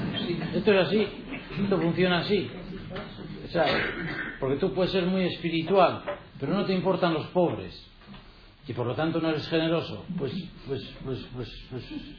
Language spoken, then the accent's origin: Spanish; Villava, Navarre, Spain; estoy bautizado en la iglesia de mi pueblo, en Villava, yo estoy bautizado ahí, soy cristiano, voy a misa, rezo, acepto la autoridad del Papa